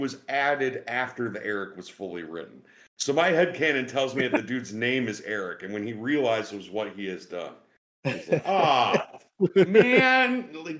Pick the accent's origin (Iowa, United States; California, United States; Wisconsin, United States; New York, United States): Wisconsin, United States; I was born and raised in Wisconsin, unfortunately.